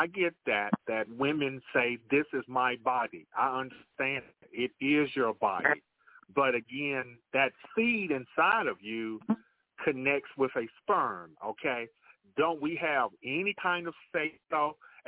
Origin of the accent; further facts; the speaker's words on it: Mississippi, United States; now in Chicago, United States; And I grew up in Mississippi, not far from the murder site of Emmett Till, about 8 miles from that site.